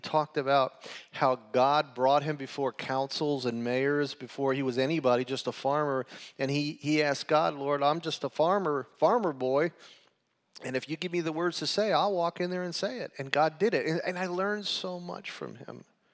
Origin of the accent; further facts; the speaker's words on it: New York, United States; and we're from New York.